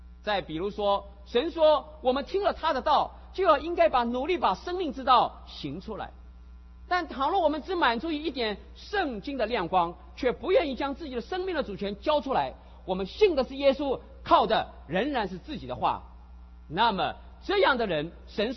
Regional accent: China; moved away as an adult; now in Los Angeles, United States; 我们这一群从大陆来的人会慢慢的从一个

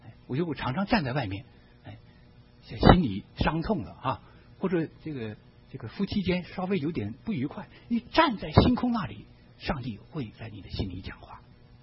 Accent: China; 我们中国人常常说我是最实际的人，我最讲实际的话。

